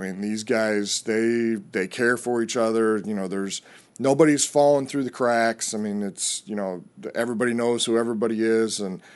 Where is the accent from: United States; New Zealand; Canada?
United States; Iowa; Well, I'm from Northwest Iowa originally. I'm a farm kid, grew up on a farm.